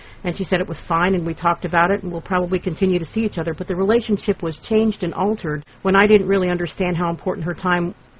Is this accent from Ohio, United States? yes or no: yes; Ohio, United States; I'm from Ohio.